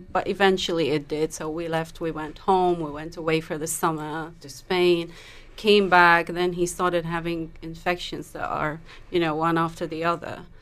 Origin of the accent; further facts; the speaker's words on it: Lebanon; So I'm from Lebanon